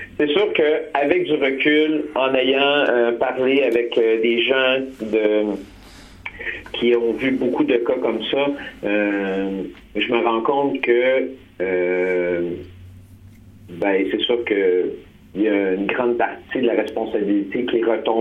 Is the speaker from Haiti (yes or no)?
no; Montreal, Quebec, Canada; quand on vient d'Hochelaga-Maisonneuve, puis qu'on porte des chandails de groupes de musique un peu rock